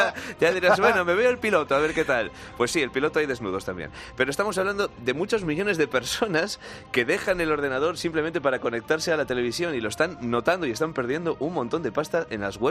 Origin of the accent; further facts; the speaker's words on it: Spain; me enorgullece como español tener en mi país